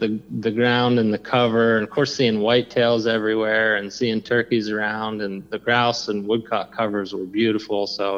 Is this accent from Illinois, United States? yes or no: no; Pennsylvania, United States; was recruited back in my home state of Pennsylvania to work for the Pennsylvania Game Commission